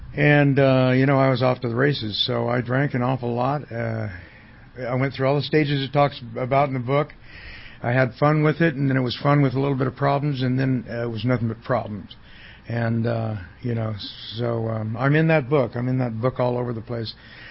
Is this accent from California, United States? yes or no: yes; Bakersfield, California, United States; I was born in Bakersfield in '52, and I'm a California native